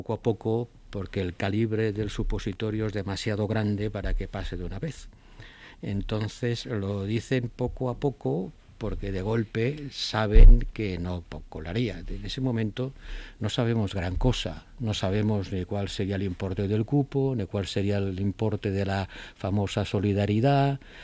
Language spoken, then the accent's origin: Spanish; Catalonia, Spain; yo he sido secretario de Estado de Hacienda y soy catalán